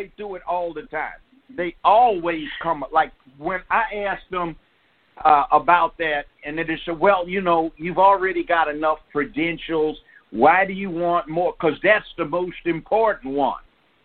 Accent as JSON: {"language": "English", "town": "Los Angeles", "region": "California", "country": "United States", "tie": "born or raised there", "said": "No, I grew up a hell of a lot deeper in the South Central than Crenshaw."}